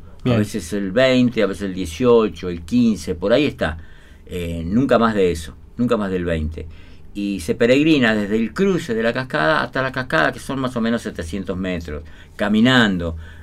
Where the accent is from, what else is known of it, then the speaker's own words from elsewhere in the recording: San Juan, Argentina; chicos jóvenes de allá de mi comunidad en San Juan, porque nosotros venimos desde San Juan a misionar acá.